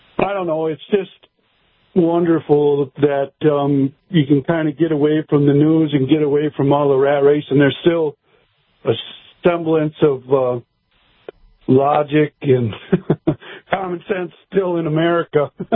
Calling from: Anamoose, North Dakota, United States; Man, I'm on from the Reinowski Farms in Anamoose, North Dakota.

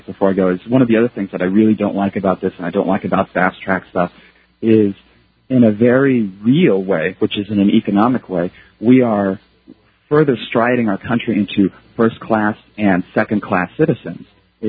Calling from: Japan; which affects me directly because I'm calling from Japan

